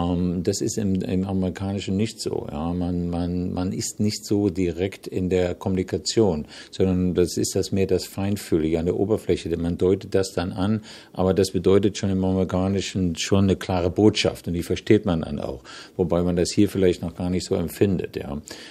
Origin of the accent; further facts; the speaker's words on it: Germany; also born or lived in United States; ich liebe Deutschland, ich liebe meine Heimat und letztendlich, was färbt natürlich ab, wenn Sie so lange in den USA gelebt haben.